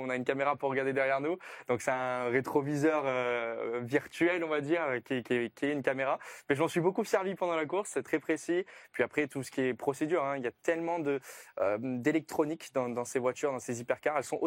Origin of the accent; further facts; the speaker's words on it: France; Et je pense que c'est en tant que Français